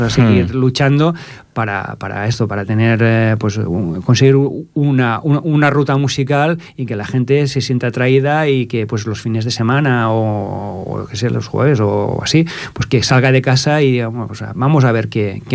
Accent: Sabadell, Catalonia, Spain; De hecho, yo que soy de Sabadell, por ejemplo

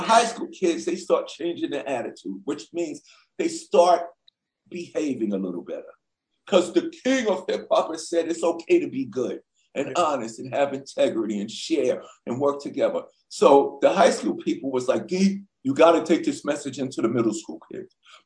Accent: Queens, New York, United States; I grew up in Queens like you.

